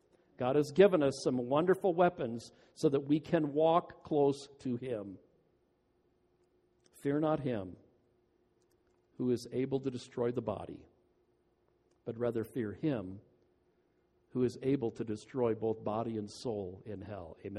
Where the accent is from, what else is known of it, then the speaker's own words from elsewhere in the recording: Midwest, United States; I came from the Midwest. When they said it's going to rain, it was going to rain.